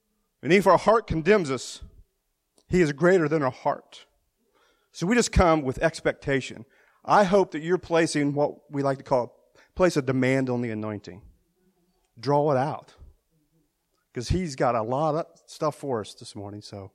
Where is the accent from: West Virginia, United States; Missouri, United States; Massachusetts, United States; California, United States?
West Virginia, United States; I'm from West Virginia. I was the youngest boy out of four boys.